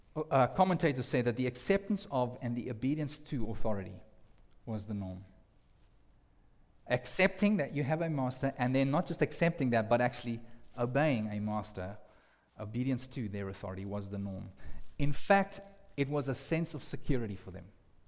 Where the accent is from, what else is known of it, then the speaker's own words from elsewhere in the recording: South Africa; Actually, I come from South Africa, I'm sort of half in between